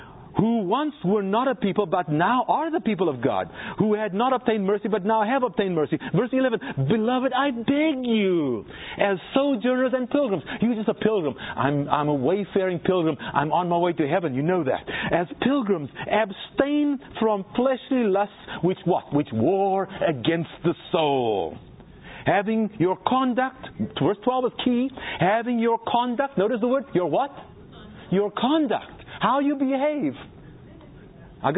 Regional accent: South Africa; Now, when I was growing up in South Africa

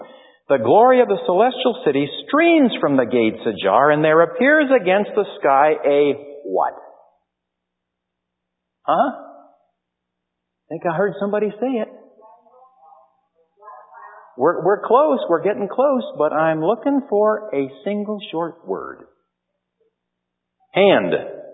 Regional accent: Bakersfield, California, United States; this Adventist pastor and his wife in my hometown of Bakersfield

